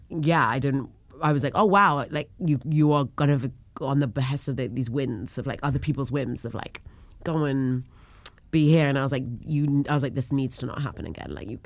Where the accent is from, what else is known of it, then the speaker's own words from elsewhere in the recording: United Kingdom; I'm not funny, I'm just British.